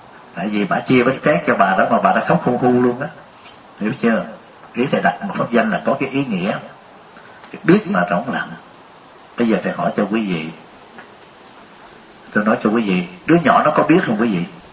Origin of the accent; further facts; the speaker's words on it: Southern Vietnam, Vietnam; tôi là người Việt, nhưng mà ba tôi đó, ông nội tôi đó là gốc của người Hoa, nhưng mà tôi vào Việt Nam, thành ra nguồn máu của tôi mấy đời trong nội đó là người Hoa, nhưng mà tôi sinh trưởng ở Việt Nam, tôi uống nước sông Đồng Nai